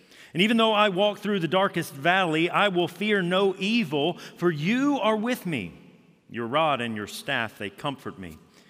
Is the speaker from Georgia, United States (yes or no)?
yes; Augusta, Georgia, United States; So I mentioned I am from Augusta, Georgia, and Augusta is primarily known for one thing.